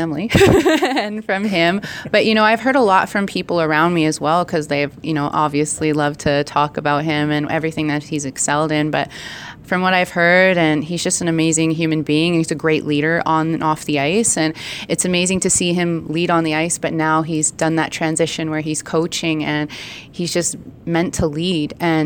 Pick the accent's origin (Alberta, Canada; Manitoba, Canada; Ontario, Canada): Alberta, Canada; I'm actually from the Enoch Cree Nation in Treaty 6 territory, so I'm Plains Cree.